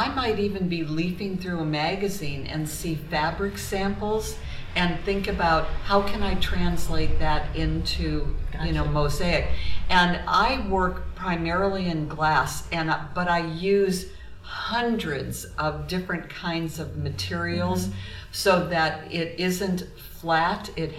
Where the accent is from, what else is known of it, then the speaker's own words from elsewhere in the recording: Michigan, United States; Well, originally, we're both from Michigan.